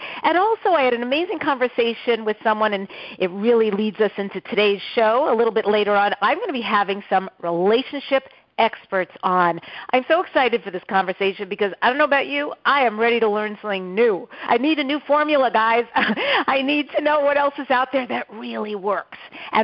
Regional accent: New York, United States; accent: New York; my New York accent is so out right now

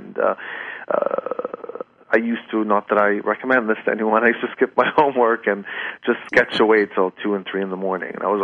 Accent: Ramallah, West Bank, Palestine; I grew up in the Masyun area, which is sort of a quieter, hilly area that has much changed now.

